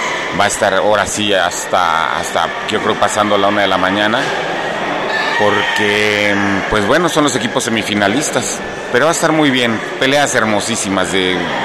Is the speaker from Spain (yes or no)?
no; Mexico; nos debemos sentir orgullosos como mexicanos